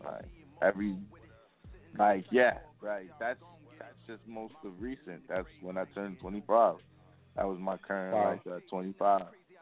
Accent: Brooklyn, New York, United States; born there; Alright, so, I was born in Brooklyn, New York. My mom, she's actually from Haiti. My dad was from Jamaica

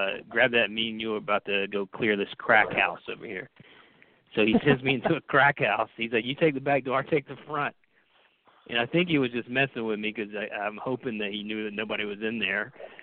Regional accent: Georgia, United States; We're both from the South and from Georgia.

